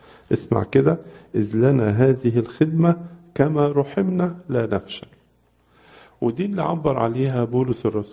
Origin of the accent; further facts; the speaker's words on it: Egypt; حتى عندنا في مصر في الاجتماع العام اللي بعمله كل يوم 4